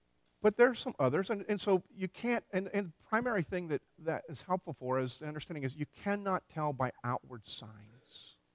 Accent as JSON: {"language": "English", "town": "Philadelphia", "region": "Pennsylvania", "country": "United States", "tie": "born or raised there", "said": "I grew up in Philadelphia and there were people that wondered that at one point."}